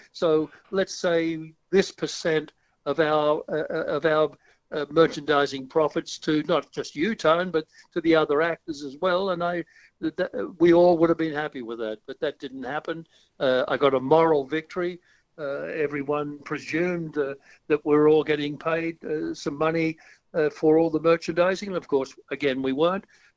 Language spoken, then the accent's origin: English; Fairlight, New South Wales, Australia; I was born and raised in Fairlight.